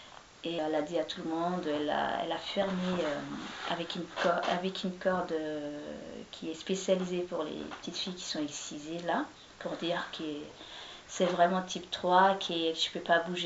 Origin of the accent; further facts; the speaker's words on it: Djibouti; Et ce qui est bien chez moi à Djibouti, les filles sont éduquées et elles travaillent.